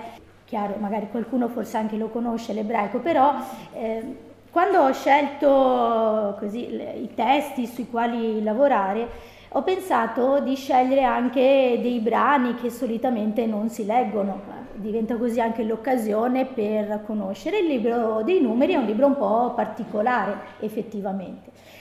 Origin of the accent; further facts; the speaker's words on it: Marcon, Veneto, Italy; Io sono originaria di Marcò, provincia di Venezia.